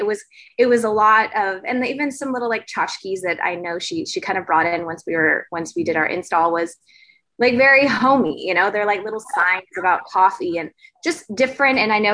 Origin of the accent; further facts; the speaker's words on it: California, United States; also born or lived in East Coast; I was born on the East Coast and then I came here when I was young. And so I'm, you know, a Californian at this point